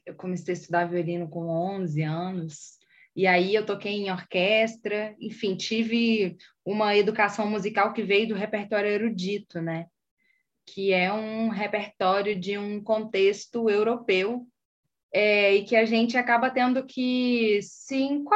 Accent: Sabará, Minas Gerais, Brazil; born there; Eu sou nascida em Sabará, que é uma cidade aqui da região metropolitana de Belo Horizonte.

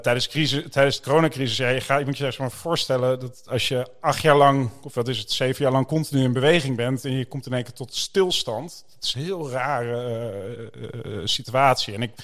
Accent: Gelderland, Netherlands; Die gevangenis, ik fietste daar 1500 keer in mijn jeugd langs toen ik naar school ging. En ik kom daar ook vandaan. En ik praat geen plat

